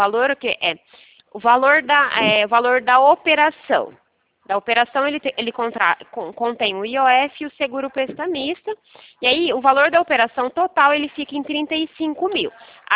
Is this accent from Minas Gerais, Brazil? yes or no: no; Pirassununga, São Paulo, Brazil; Sou da região de Pirassununga.